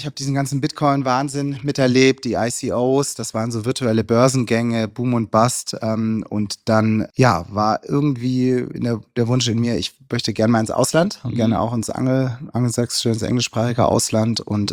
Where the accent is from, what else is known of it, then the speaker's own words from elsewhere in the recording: Ludwigsburg, Baden-Württemberg, Germany; ich bin im Marienhospital geboren in Stuttgart. Ich bin dann aufgewachsen, erst in Rudesheim, dann in Ludwigsburg vor allem. Das ist so im Speckgürtel von Stuttgart, eine ganz schöne Barockstadt.